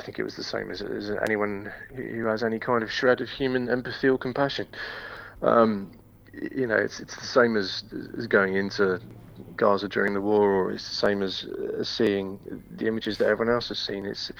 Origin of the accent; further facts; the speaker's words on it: United Kingdom; it's not particularly encouraging as a Brit